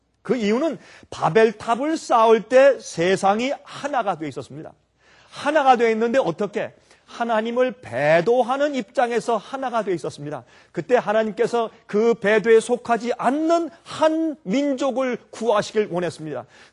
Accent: South Korea; 우리는 한국 사람들이에요.

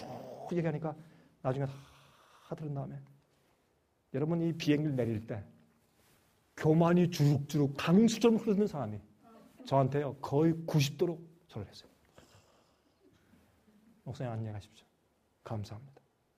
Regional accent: South Korea; now in United States; 저는 미국 교회 다니는데 제가 한국 사람이지만 미국 교회 다니니까

